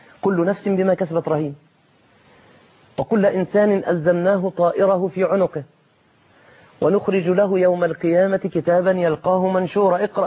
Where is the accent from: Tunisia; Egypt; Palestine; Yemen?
Egypt; بحتش دي يعني معلش ده عندنا في مصر